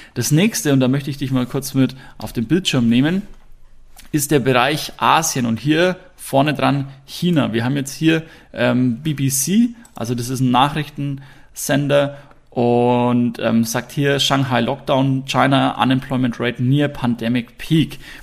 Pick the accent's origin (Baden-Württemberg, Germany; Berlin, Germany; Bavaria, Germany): Bavaria, Germany; Hersbruck; Also ich komme aus Hersbruck, das ist etwas außerhalb von Nürnberg.